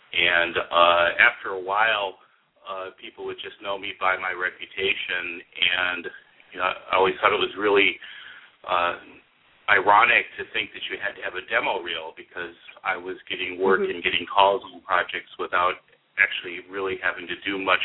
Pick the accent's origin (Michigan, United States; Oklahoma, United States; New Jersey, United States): Michigan, United States; Detroit; born there; In the beginning, I was born in Detroit, Michigan